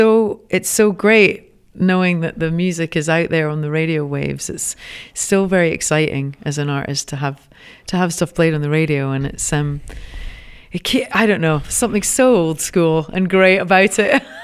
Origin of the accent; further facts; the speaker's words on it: Los Angeles, California, United States; I know, growing up, to say good evening, L.A., and for that to be my hometown show is pretty wild.